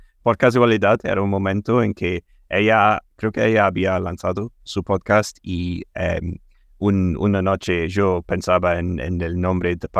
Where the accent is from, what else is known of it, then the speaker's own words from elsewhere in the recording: Scotland, United Kingdom; accent: Scottish; Spanish is a second language; porque soy de Escocia está en el norte